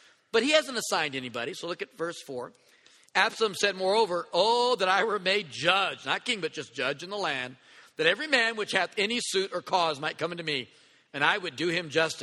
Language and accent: English; United States; I'm so glad we don't live in Europe. I got to tell you right now, thank God I'm American.